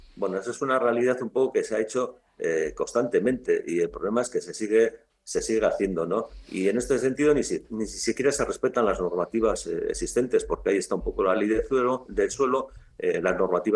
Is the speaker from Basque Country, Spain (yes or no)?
yes; Tolosa, Basque Country, Spain; born there; no conocí una inundación histórica en 1950, ¿no? Porque nací posteriormente, pero en Tolosa también se destruyó el arbolado de ribera